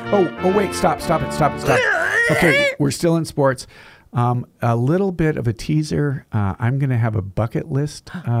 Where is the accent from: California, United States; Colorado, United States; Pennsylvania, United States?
Colorado, United States; Durango; which is actually growing up in Durango, Colorado, Fort Lewis.